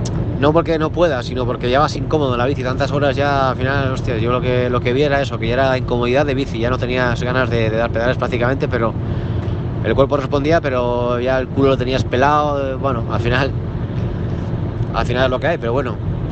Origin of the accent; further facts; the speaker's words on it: Spain; ya sabes que nosotros que somos españoles damos la nota, ¿no? Mucho por ahí fuera.